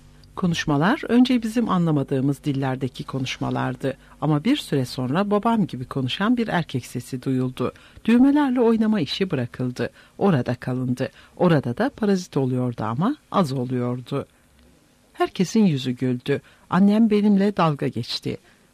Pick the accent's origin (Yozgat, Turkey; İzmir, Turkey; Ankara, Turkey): Ankara, Turkey; also born or lived in Istanbul; 1932 yılında İstanbul'da doğmuşum ama babamın görev yeri değişince Ankara'ya gelmişiz. Hatırımda kalan ilk olay da Ankara'da geçti.